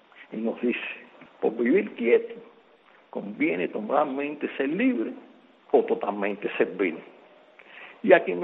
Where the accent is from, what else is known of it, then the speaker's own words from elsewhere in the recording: Cuba; Y como cubanos tenemos que seguir los preceptos estos que tienen muchos en Cuba